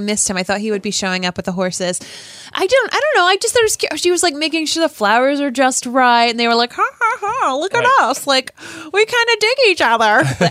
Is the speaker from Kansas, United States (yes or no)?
no; Rhode Island, United States; growing up in Rhode Island.